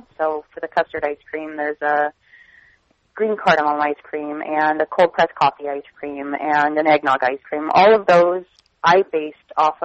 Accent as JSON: {"language": "English", "town": "Seattle", "region": "Washington", "country": "United States", "said": "We're both from Seattle."}